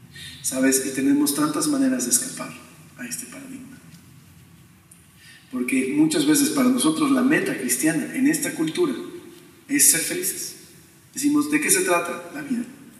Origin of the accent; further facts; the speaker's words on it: Mexico City, Mexico; yo soy del DF, entonces no creen que estoy echando a nadie